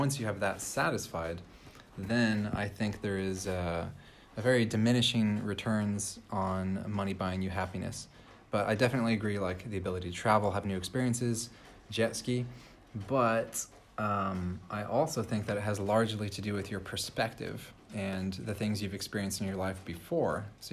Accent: Texas, United States; I'm from Texas in the U.S. and working on a small YouTube channel about magic.

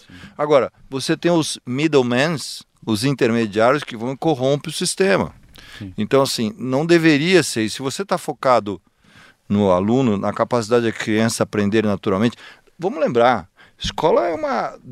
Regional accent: Piracicaba, São Paulo, Brazil; Lá na minha Piracicaba, onde eu nasci nos anos 80.

